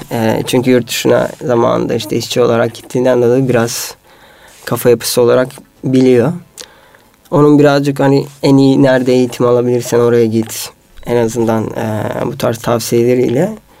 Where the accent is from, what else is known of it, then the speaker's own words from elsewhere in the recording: Istanbul, Turkey; İstanbul doğma büyüme. Aslen Kastamonuluyuz.